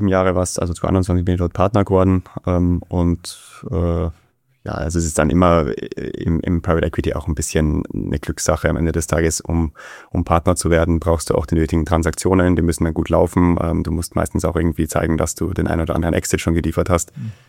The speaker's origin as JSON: {"language": "German", "town": "Graz", "region": "Styria", "country": "Austria", "tie": "born or raised there", "also_born_or_lived": "Heidelberg", "accent": "Austrian", "moved": "as an adult", "lives_now": "Munich, Germany", "said": "ich bin gebürtiger aus Graz, bin in Österreich aufgewachsen, habe bis 2006 dort gelebt, bin dann 2006 zum Studium schon nach München gekommen"}